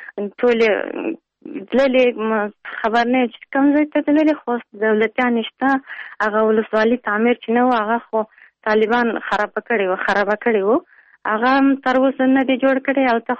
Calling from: Pul-e Khumri, Baghlan, Afghanistan

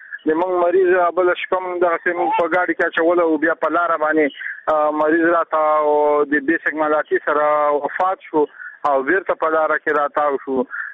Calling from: Jalalabad, Nangarhar, Afghanistan; مونږ د جلال آباد دی بشدو د شارې د سراچې سي … تا سره په اړیکه کې

